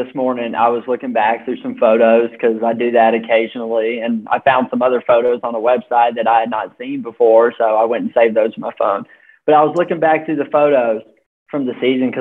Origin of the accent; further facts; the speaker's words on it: North Carolina, United States; oh, this guy's from North Carolina. I'm from North Carolina. That's so cool.